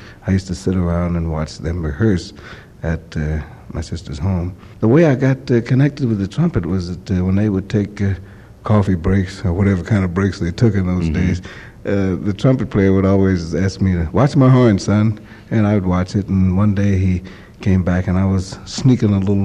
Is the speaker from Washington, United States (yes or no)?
no; St. Louis, Missouri, United States; Born and raised in St. Louis, yes.